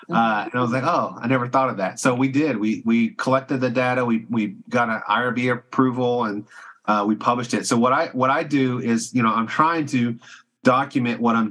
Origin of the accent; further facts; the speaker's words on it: Tennessee, United States; You know, I'm from Tennessee. You know, my parents hiked. And I was in Boy Scouts or Cub Scouts, and we camped.